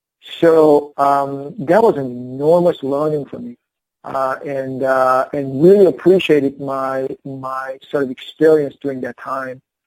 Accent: Indiana, United States; I grew up mostly in the Midwest, a small town in Indiana, and getting into this cool job in downtown Chicago

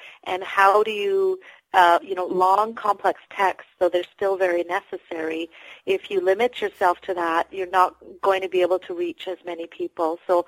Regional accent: Western Canada, Canada; because when I was raised in Western Canada, Francophones did not have their own schools yet.

